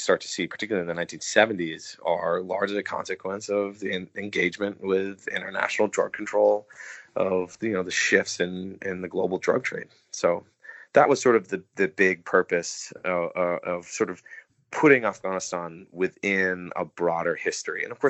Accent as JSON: {"language": "English", "country": "United States", "said": "as a foreigner and, you know, as an American"}